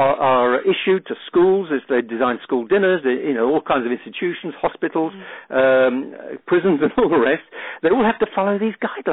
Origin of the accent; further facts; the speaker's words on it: England, United Kingdom; although I'm English, I'm more familiar with what goes on in America